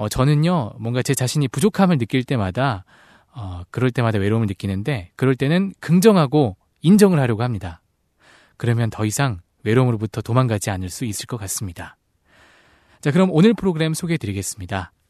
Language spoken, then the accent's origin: Korean; Seoul, South Korea; 저는 따뜻한 서울 남자